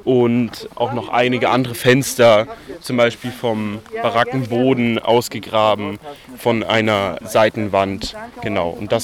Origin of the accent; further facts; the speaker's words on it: Leipzig, Saxony, Germany; Aus Leipzig vom Evangelischen Schulzentrum